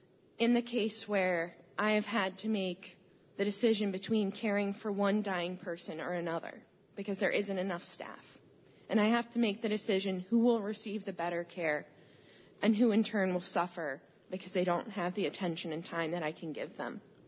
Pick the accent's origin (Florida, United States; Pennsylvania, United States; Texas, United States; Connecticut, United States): Connecticut, United States; I grew up with my mother, who's a minister, in a pretty liberal church in Connecticut.